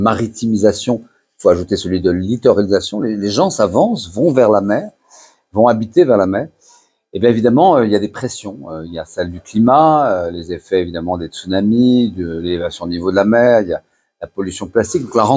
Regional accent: France; Nous sommes Français, nous avons un territoire de 500 000 km² de terre

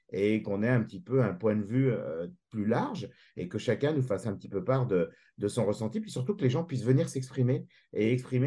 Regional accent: France; On est Français.

